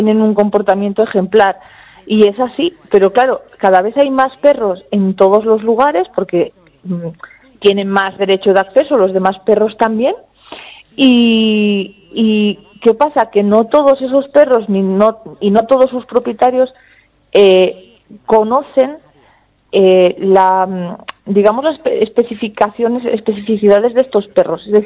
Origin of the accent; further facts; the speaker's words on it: Galicia, Spain; Es que aquí somos gallegos los jefes todos.